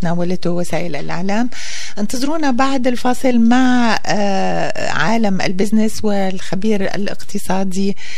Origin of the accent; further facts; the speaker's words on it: Syria; بلدنا سوريا